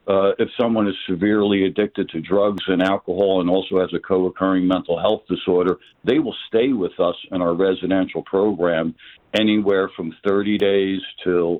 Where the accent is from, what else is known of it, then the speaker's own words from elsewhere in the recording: Irvington, New Jersey, United States; No, I grew up in Irvington, New Jersey, right up the street, right up the street from Newark.